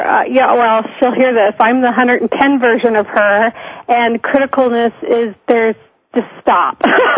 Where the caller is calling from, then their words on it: Parker, Colorado, United States; I'm from Parker, Colorado, and I just want to send love to your previous caller.